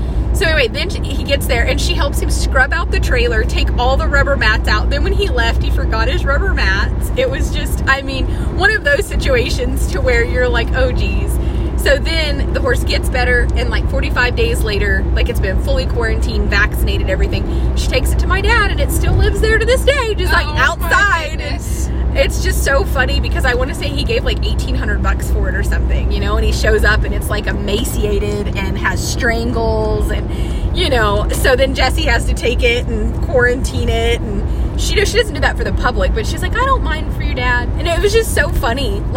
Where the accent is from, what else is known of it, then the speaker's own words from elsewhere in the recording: New Mexico, United States; born there; I was born in New Mexico and I'm a legal alien.